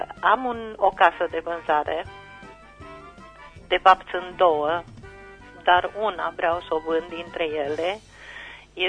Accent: Cuptoare, Caraș-Severin, Romania; din Cuptoare.

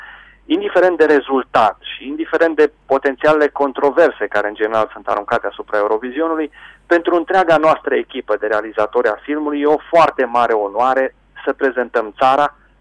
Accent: Reșița, Caraș-Severin, Romania; Inclusiv băiețelul din film este jucat de Răzvan, un băiet care este exact ca și mine din Reșița.

